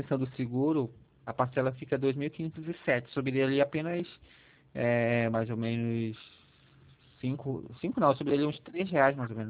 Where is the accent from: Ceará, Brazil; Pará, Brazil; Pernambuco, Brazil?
Pará, Brazil; Lá eu sou do Pará, né?